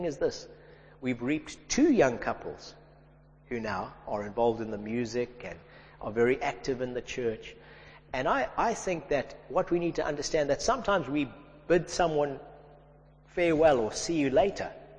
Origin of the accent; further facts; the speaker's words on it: Zimbabwe; I grew up in Zimbabwe and we used to go white water rafting on the Zambezi River.